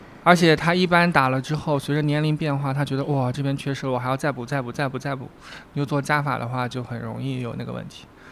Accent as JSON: {"language": "Chinese", "country": "China", "said": "亚洲人呢，我们中国人的话可能双眼皮眼整形最多"}